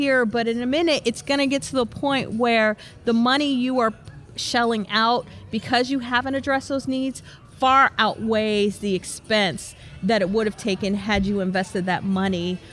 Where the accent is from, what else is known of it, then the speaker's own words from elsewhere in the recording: Texas, United States; you know, in my home state of Texas, they're not able to.